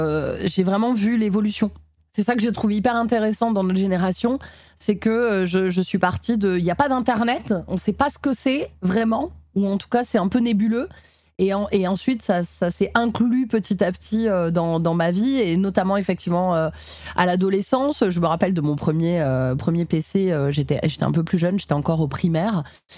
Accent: Nîmes, Occitanie, France; born there; Je suis née le 8 septembre 1990. Je suis une enfant des années 90, yes. Et je suis née à Nîmes, dans le Gard.

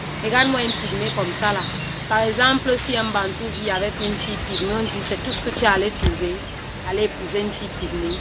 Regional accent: Cameroon; je sais que moi, je suis une Camerounaise à part entière.

